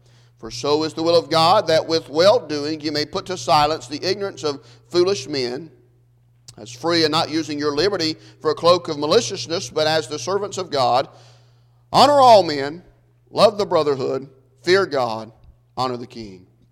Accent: United States; born there; I was born in May the 9th, 1977, and I became an American.

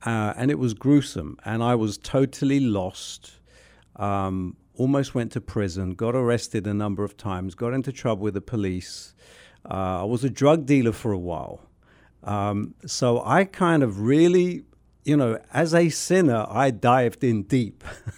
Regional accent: London, United Kingdom; I grew up in North London, which is near Muswell Hill.

